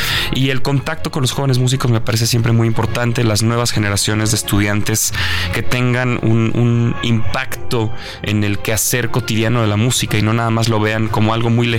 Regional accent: Guanajuato, Mexico; estaré en Guanajuato, que es mi tierra, soy orgullosamente guanajuatense y tiene 8 años que no dirijo en mi ciudad

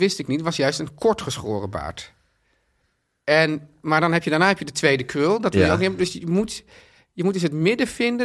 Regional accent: Amsterdam, North Holland, Netherlands; Ik kwam uit Amsterdam, zoals jij en de meeste mensen wel weten

